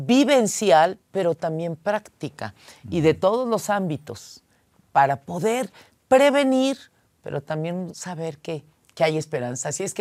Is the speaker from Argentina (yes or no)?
no; Mexico; now in Ecuador; cuando tú recuerdas que soy de México, somos misioneros, y cuando llegué de México